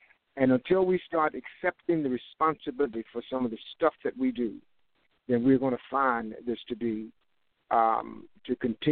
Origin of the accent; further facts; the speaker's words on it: Virginia, United States; I grew up here. I grew up 20 miles outside of Charlottesville, but so Charlottesville's always been my town, if you will, quote unquote.